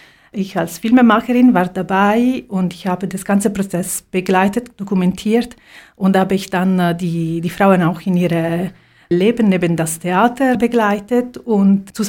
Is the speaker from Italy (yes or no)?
yes; Italy; Ich komme selber aus Italien